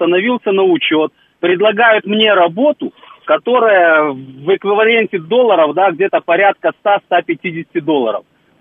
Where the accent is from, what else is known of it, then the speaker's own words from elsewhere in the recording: Belarus; now in Moscow, Russia; Да, я белорус, как бы работаю в Москве